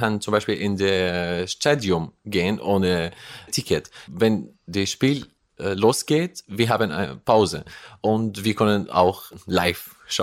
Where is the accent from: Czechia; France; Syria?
Syria; German is a second language; now in Munich, Germany; ich vermute, dass ich zurück nach Syrien nur reisen oder so, ja, 15 Tage oder ja, mein Heimatland zu sehen, mich zu erinnern.